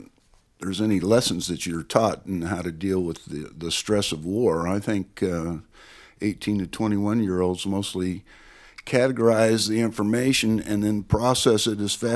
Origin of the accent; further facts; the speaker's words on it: Phoenix, Arizona, United States; Yeah, I'm from Phoenix, Arizona.